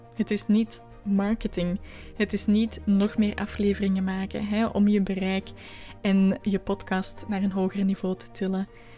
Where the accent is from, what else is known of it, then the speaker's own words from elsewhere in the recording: Essen, Flanders, Belgium; Bij mij is het dialect waar ik vandaan kom er echt uitgedrild. Ik kom van een klein dorp, Essen. En eigenlijk vind ik het wel ook jammer dat ik dat dialect niet meer kan volgen